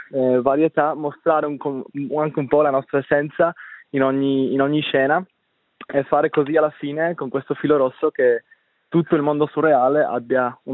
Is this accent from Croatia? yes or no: no; Spain; Italian is a second language; now in Italy; io per esempio sono spagnolo